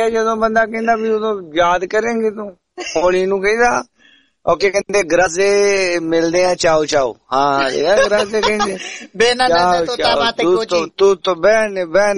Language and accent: Punjabi; Jalandhar, Punjab, India; ਅਸੀਂ ਵੀ ਜਲੰਧਰ ਵਾਲੀ ਆ